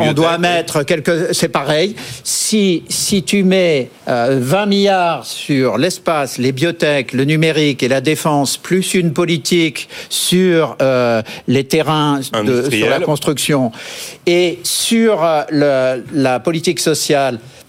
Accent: France; Je suis français, moi.

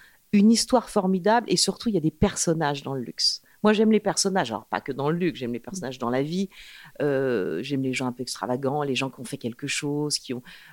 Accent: France; je suis française et je me sens française, mais je me sens surtout latine.

